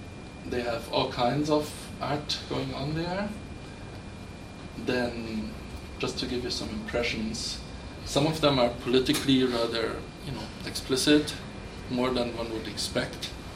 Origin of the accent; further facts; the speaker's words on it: Munich, Bavaria, Germany; some of the friends I had when I grew up in Munich